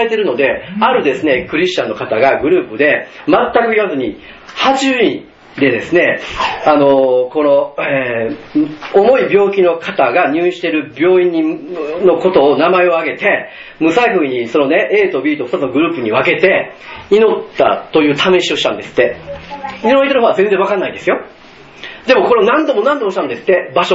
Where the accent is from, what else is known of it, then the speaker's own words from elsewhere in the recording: Kyoto, Japan; born there; 私はですね、京都生まれなので本当に祈るという行為はもう叩き込まれていたんです。